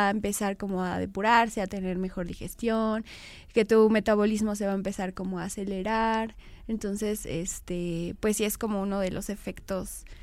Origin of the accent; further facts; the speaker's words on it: Mexico; pues sí, soy mexicano, como mucho chile